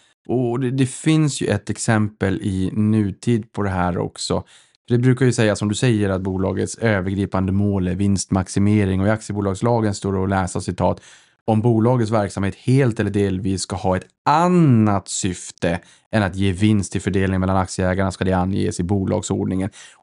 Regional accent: Sweden; jag är stolt som svensk

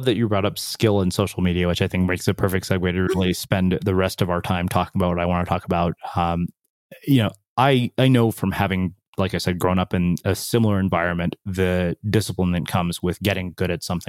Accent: Texas, United States; also born or lived in India; as an Indian immigrant in a small Texas town, like I remember, we were the only Indians there.

